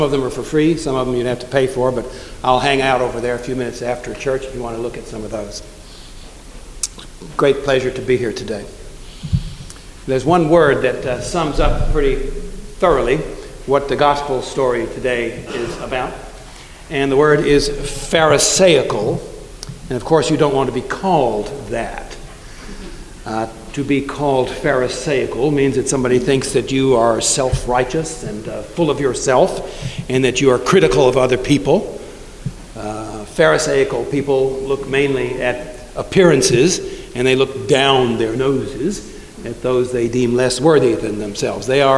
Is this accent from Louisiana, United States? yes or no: no; Shelbyville, Kentucky, United States; because I grew up in Shelbyville, and Cincinnati is about as close to Shelbyville as I've lived in the last 50 some odd years.